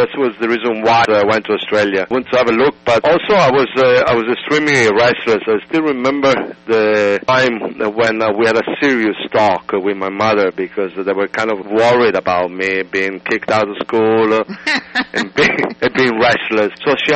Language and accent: English; Trieste, Friuli-Venezia Giulia, Italy; I have a kind of a multifarious kind of a background. I was brought up in Trieste, which is on the northeast.